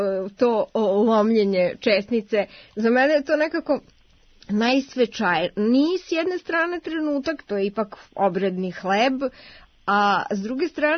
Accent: Šumadija and Western Serbia, Serbia; Ja sam odrasla u Pomoravlju i kod nas je česnica bila uvek od, i ja je tako pravim, od kukuruznog brašna, a s obzirom da mi je otac sa Kosova

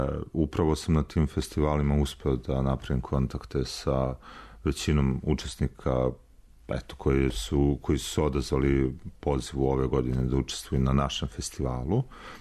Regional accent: Serbia; Napomenu da dolazim iz Srbije

